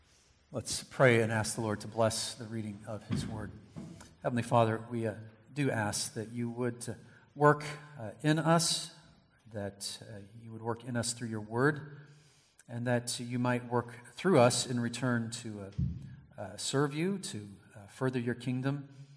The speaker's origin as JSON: {"language": "English", "town": "Tacoma", "region": "Washington", "country": "United States", "tie": "born there", "also_born_or_lived": "Boston / South Texas", "said": "I was born in Tacoma, Washington, but when I was just a couple of years old, we moved to Boston, Massachusetts, whole other side of the country, and we lived there for a few years, and then we moved to South Texas when I was going into kindergarten."}